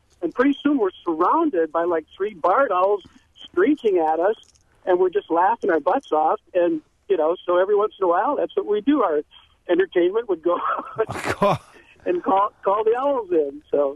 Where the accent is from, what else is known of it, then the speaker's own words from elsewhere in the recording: Wisconsin, United States; I grew up in northeast Wisconsin, and my hometown was near a very large swamp.